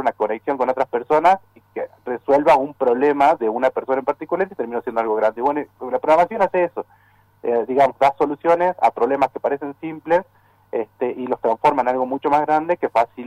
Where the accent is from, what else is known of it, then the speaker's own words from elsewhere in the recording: Cafayate, Salta, Argentina; De hecho yo soy de Cafayate